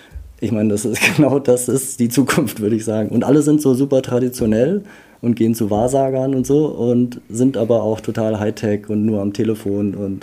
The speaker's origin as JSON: {"language": "German", "country": "Germany", "said": "Ich kann nur sagen, dass für mich als Deutscher ist es eine Tragödie, dass diese ganze östliche Verbindung jetzt so völlig wegbricht"}